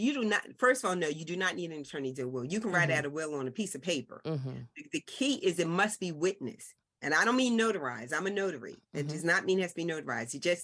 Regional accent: Philadelphia, Pennsylvania, United States; first of all, I am from West Philly, born and raised.

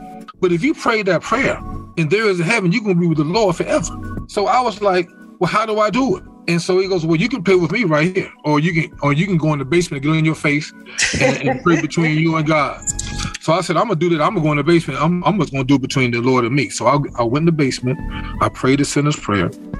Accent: New Jersey, United States; also born or lived in North Carolina; I grew up. I was born in North Carolina. My parents moved to New Jersey.

